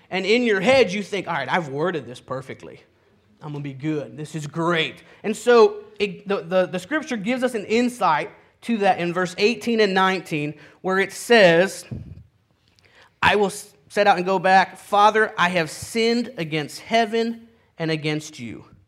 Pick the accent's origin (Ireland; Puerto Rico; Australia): Puerto Rico; I can think back to my younger years growing up in Puerto Rico, and I can think of some mistakes that I've made.